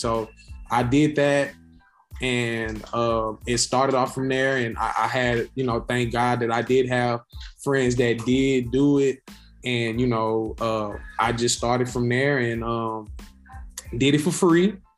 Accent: Houston, Texas, United States; I'm from Houston, Texas.

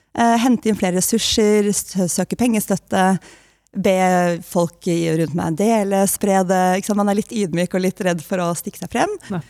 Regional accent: Oslo, Norway; now in Nesodden, Norway; Ja, jeg bor på Nesodden og elsker, og jeg er fra Oslo egentlig

